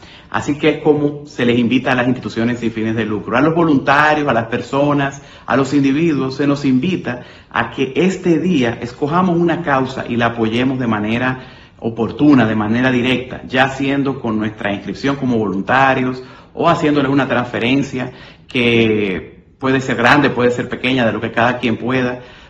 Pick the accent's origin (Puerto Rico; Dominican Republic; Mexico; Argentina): Dominican Republic; como dominicanos